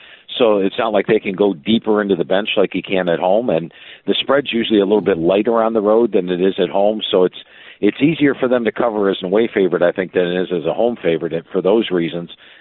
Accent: Cleveland, Ohio, United States; Speaking of painful, I grew up in Cleveland, okay?

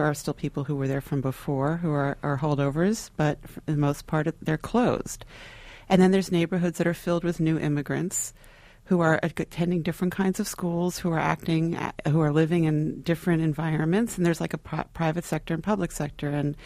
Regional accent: New York City, New York, United States; This was the time in which I grew up in New York. So New York at that time was an open city.

